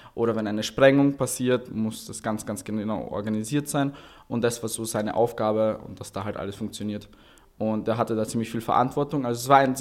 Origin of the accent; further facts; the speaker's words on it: Austria; born there; Also ich bin in Österreich geboren.